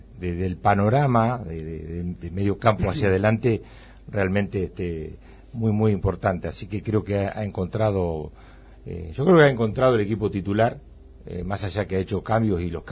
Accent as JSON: {"language": "Spanish", "country": "Argentina", "said": "eso es nos tiene que llenar de orgullo como argentinos"}